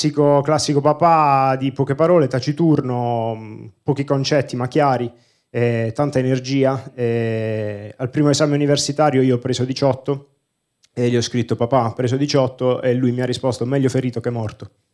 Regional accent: Bari, Apulia, Italy; now in Milan, Italy; Vengo da Bari … doppia M, sono pugliese

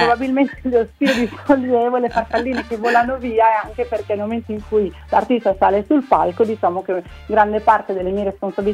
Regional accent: Bologna, Emilia-Romagna, Italy; now in Milan, Italy; Io sono di Bologna, vivo a Milano

